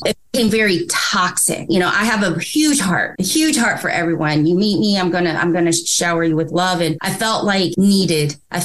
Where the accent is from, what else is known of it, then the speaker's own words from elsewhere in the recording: Indiana, United States; I'm from Indiana.